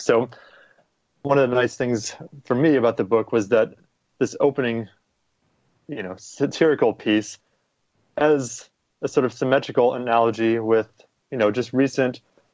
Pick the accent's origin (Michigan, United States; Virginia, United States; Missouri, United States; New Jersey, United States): Missouri, United States; St. Louis; I am. So I grew up in St. Louis, South St. Louis in the city, and then my family moved out to the western parameters of the St. Louis area.